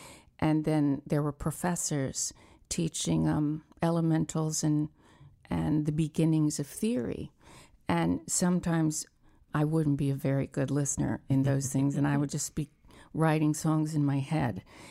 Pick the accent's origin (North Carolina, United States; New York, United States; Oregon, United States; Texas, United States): North Carolina, United States; Conover; born there; I was born in Newton, Conover, North Carolina on August 22nd, 1963.